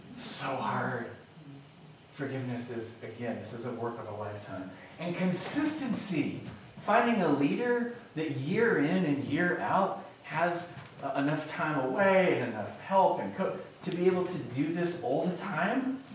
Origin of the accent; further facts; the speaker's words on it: Portland, Oregon, United States; I'm from the Portland area.